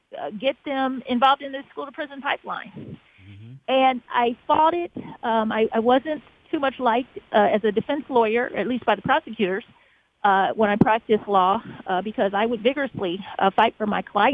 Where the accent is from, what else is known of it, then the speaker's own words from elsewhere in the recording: Forest Park, Ohio, United States; I am from Cincinnati, Ohio, but I grew up in a suburb of Cincinnati called Forest Park, Ohio.